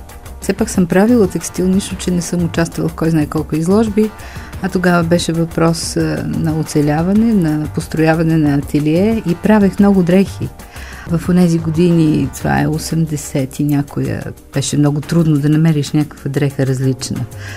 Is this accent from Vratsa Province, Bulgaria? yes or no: yes; Rakevo, Vratsa Province, Bulgaria; also born or lived in Bankya; До първи клас включително растях на село, така да се каже, на гара. Баща ми беше железничар. Била съм на една гара Ракево, като много малка, след това на гара Банки, когато беше в Банки все още село.